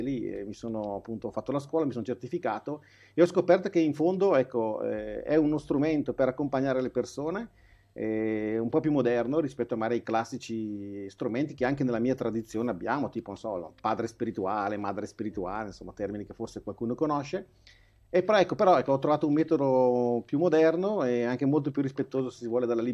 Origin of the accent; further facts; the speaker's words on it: Brescia, Lombardy, Italy; io sono cresciuto in seminario a Brescia, sono bresciano di origini